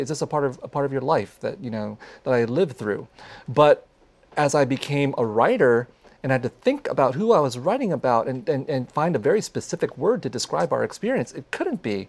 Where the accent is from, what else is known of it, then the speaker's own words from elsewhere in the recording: San Jose, California, United States; I grew up with them in San Jose of the 1970s and 1980s.